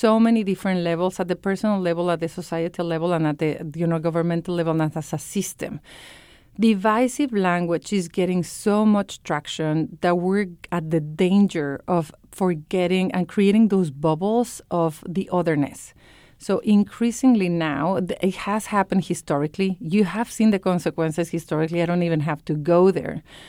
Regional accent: Miami, Florida, United States; As a fact, I'm Cuban from Miami, which is different than Cuban from Chicago and so on.

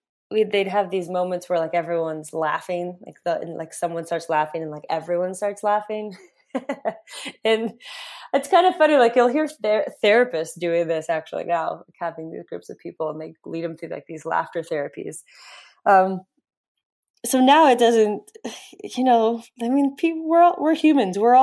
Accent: New Mexico, United States; I grew up in New Mexico.

